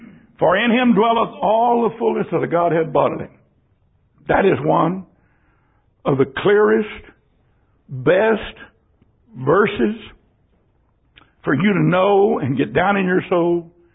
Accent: San Antonio, Texas, United States; I grew up in San Antonio without air conditioning. Without a fan, really, for a long time.

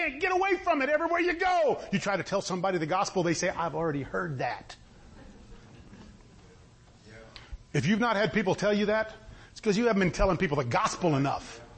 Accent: San Antonio, Texas, United States; I'm glad I'm an American. I'm glad I'm a Texan. I'm glad I'm from San Antonio.

